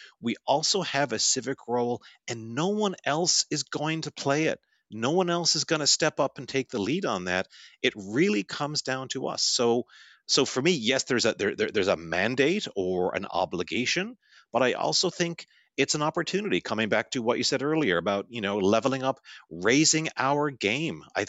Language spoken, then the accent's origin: English; Canada; the fact that I'm Canadian, based in Canada